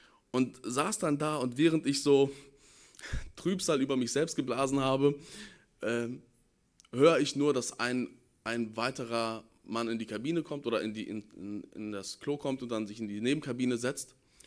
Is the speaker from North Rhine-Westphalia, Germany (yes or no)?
yes; Detmold, North Rhine-Westphalia, Germany; Da war ich in meiner Heimatstadt, ich komme ursprünglich aus Detmold